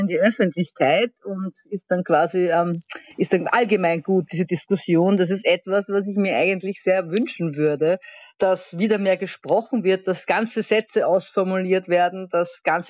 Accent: Austria; Also zum Beispiel, dass bei uns in Österreich im Parlament gebetet wird

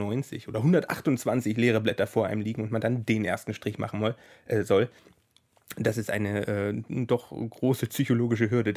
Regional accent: Sulingen, Lower Saxony, Germany; now in Hamburg, Germany; Aus Sulingen, ein kleines Örtchen mitten in so einem Niemandsland zwischen Bremen, Osnabrück

